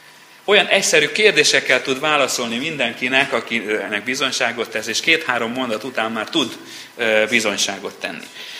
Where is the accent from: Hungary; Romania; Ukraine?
Romania; Transylvania; Egy magyar faluban nőttem fel, románul úgy annyit tanultam, mint ti oroszul annak idején